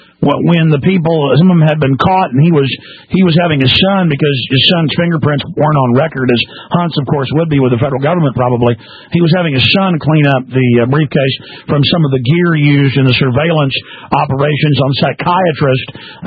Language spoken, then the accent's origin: English; Texas, United States; I'm from Texas.